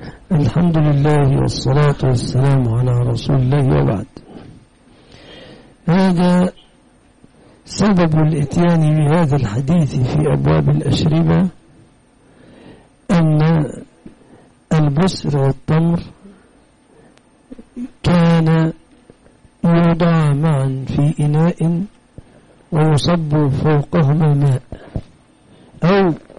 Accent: Egypt; التمر هو الناشف اللي مكسر الاسنان عندنا في مصر ده

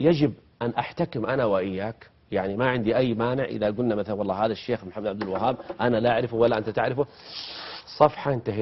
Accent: Saudi Arabia; أنا وكل سعودي

